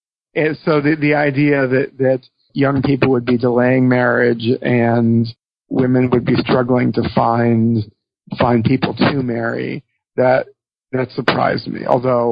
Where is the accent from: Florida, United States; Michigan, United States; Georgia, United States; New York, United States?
New York, United States; as a New Yorker, like the idea of a Mormon marriage crisis sounds